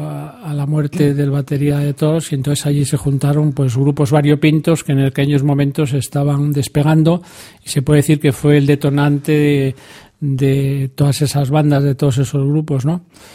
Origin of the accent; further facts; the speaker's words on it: Ferrol, Galicia, Spain; Entonces me escribe desde mi ciudad natal